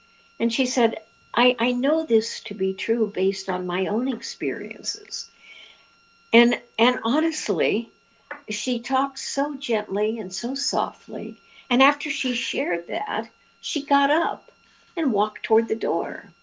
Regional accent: Lafayette, Indiana, United States; I grew up in Lafayette, Indiana, a scared little kid who always, as I said, always was looking to feel as though I fit

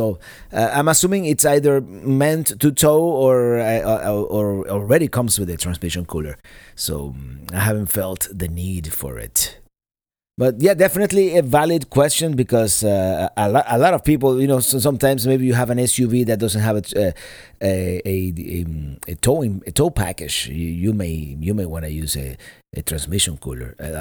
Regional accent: Perrine, Florida, United States; I grew up in Perrine, Florida, and in the Keys. Well, yeah, Perrine, Florida, that's pretty much my area.

